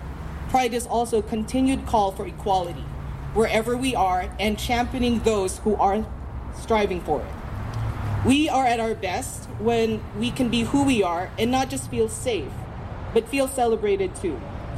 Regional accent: Philippines; Anyways, that's your signal that you know that I am Filipino.

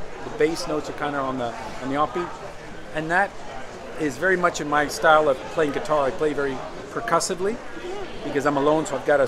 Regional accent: Puerto Rico; now in Vancouver, Canada; I grew up in Puerto Rico. Uh-huh. My dad is American. My mom was Nicaraguan.

